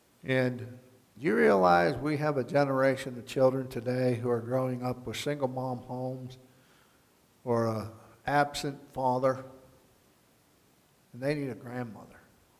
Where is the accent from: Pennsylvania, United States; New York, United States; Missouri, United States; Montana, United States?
New York, United States; I said, "I'm from New York, you're down here, what's that mean?